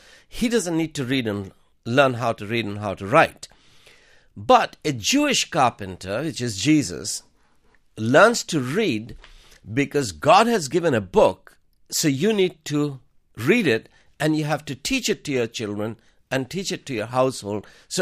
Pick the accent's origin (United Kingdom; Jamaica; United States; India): India; So as an Indian, I want to understand the truth.